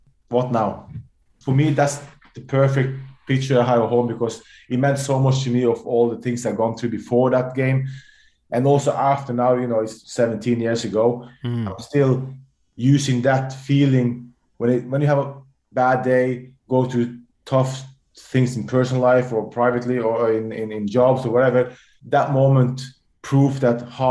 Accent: Ålesund, Møre og Romsdal, Norway; And then I went back to my hometown, Alesund, and finished my career there. So I finished it where it started.

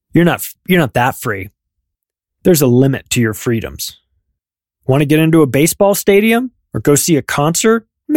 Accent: California, United States; born or raised there; moved away as an adult

